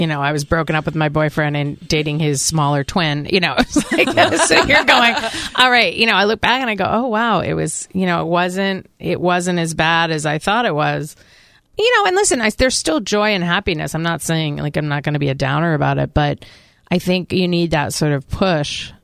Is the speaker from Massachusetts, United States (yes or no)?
yes; Boston, Massachusetts, United States; You know, I'm a tough cookie. I'm from Boston, so I'm tough.